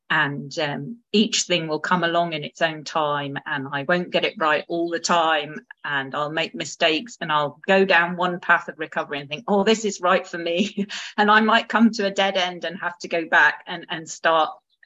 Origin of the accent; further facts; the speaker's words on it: United Kingdom; as a British woman, I cannot imagine a professional doctor announcing that they were going to say a prayer over me.